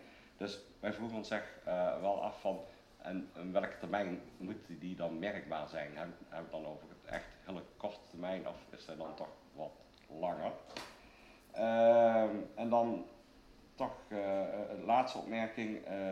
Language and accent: Dutch; Helmond, North Brabant, Netherlands; now in Asten, Netherlands; ik kom van origine uit Helmond.